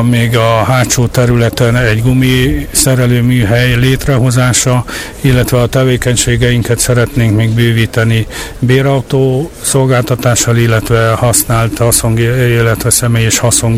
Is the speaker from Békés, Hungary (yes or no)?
yes; Gyula, Békés, Hungary; Itt születtünk, volt lehetőségünk elhagyni a megyét, az országot, soha nem mentünk el. Itt maradtunk